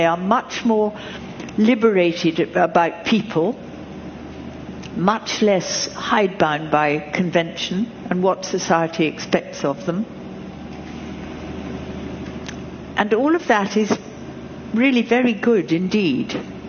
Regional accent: England, United Kingdom; born there; Well, I was born in the Second World War. My father, having begat me, had disappeared to India with his regiment, and he didn't reappear till I was nearly four, like a lot of people of my age in England.

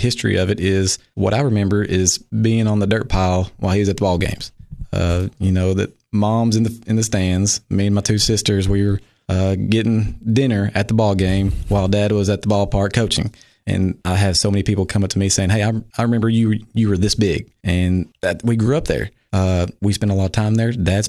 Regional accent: Baxter, Tennessee, United States; Growing up in Baxter, our family around West Putnam is what I call it. So we're in West Putnam in the Baxter Buffalo Valley area. Grandma and granddad had a farm. We grew up kind of around the farm

